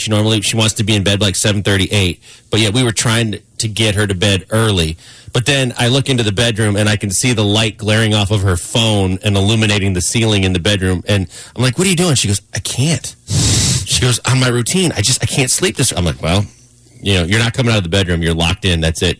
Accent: Wisconsin, United States; Yeah, and I'm from America's Dairyland, so that doesn't work out real good.

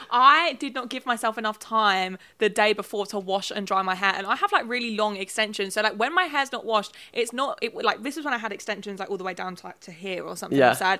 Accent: London, United Kingdom; I'm from London.

